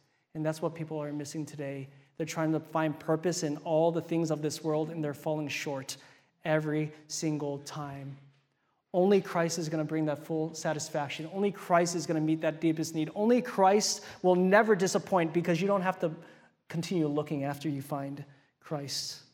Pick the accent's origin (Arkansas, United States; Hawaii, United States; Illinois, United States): Hawaii, United States; also born or lived in Arizona / Wisconsin; I did my seminary in Wisconsin, which is a huge contrast from growing up in Hawaii and then going doing my undergrad in the desert in Arizona